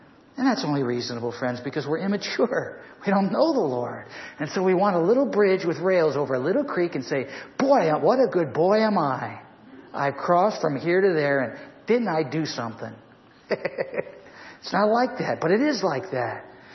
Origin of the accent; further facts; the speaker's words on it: Ohio, United States; Where I grew up in Ohio, there was wooden covered bridges that the Amish people used.